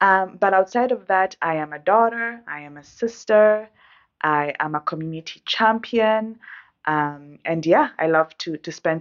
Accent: Kenya; moved away as an adult; now in Canada; I'm originally from Kenya, East Africa. My mother is Kenyan, my father is Zimbabwean, and I moved here, I would say maybe 15 years ago.

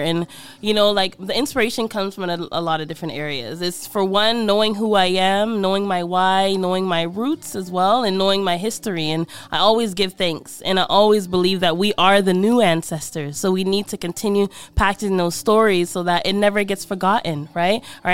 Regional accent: Toronto, Ontario, Canada; also born or lived in Ghana; it's actually my first time here in Halifax. I'm from Toronto, and I'm a Jamaican descent as well, and I lived in Ghana for 6 years, and I made Africa home again.

